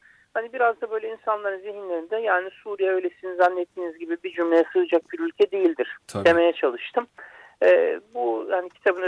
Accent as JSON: {"language": "Turkish", "town": "Anamur", "region": "Mersin", "country": "Turkey", "tie": "born there", "said": "1980 Mersin Anamur'da dünyaya geldim."}